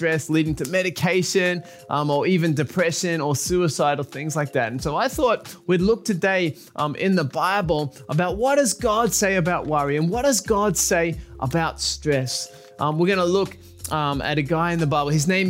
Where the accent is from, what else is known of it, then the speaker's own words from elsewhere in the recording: Australia; I'm from Australia. I mean, if you go out in Australia, if you go out like just beyond the beach, you're going to get eaten by a shark.